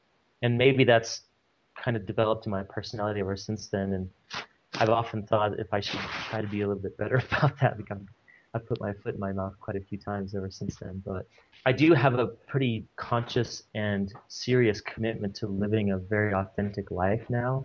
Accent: Utah, United States; where are you from? I'm like, oh, I'm from Utah. And where'd you go to school? I went to BYU.

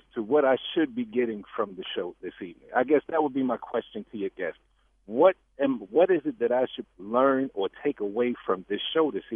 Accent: Bronx, New York, United States; I'm from the Bronx, and I've listened to hip-hop from the beginnings.

